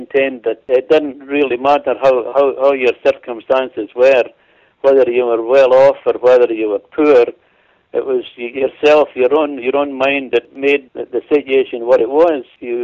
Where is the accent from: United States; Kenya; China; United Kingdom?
United Kingdom; Scotland; moved away as an adult; now in Canada; I was born into poverty in Scotland, extreme poverty. I was the poorest family in town by far, and the extent I was living at and when I came to Canada wasn't much better